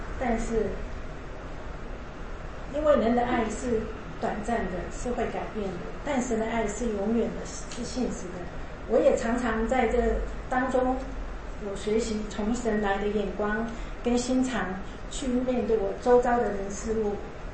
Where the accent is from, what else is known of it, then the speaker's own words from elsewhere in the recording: Yunlin County, Taiwan; born there; moved away as an adult; now in Taipei, Taiwan; 我是来自一个传统信仰的家庭，出生在云林。当我20岁的时候，我北漂到台北来读书、工作、结婚，直到现在。